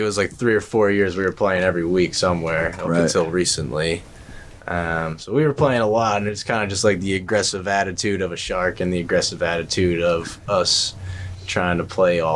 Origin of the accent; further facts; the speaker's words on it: New Jersey, United States; Growing up on the Jersey Shore and stuff, you know.